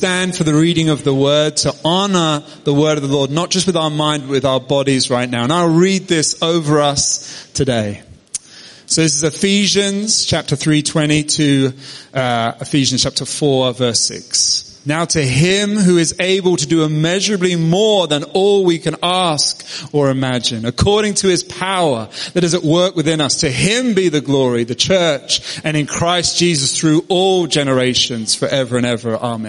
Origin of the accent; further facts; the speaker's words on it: England, United Kingdom; I'm from England. Could you facilitate me having a passport photo?